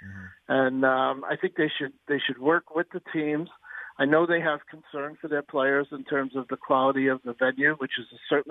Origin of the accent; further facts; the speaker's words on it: New York, United States; You know, I grew up in New York. I grew up a Mets fan.